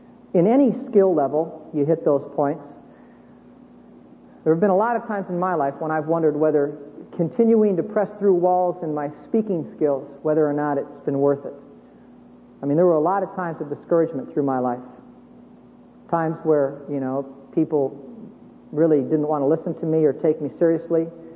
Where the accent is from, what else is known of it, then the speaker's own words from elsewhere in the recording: California, United States; and I come in, and I'm from California, and I need not say any more.